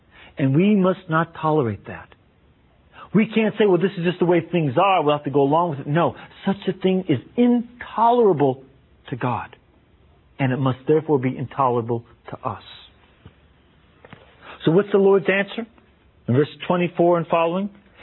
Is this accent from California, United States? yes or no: no; Chicago, Illinois, United States; As a matter of fact, in my hometown, Chicago, there's a whole bunch of judges that have been indicted for corruption.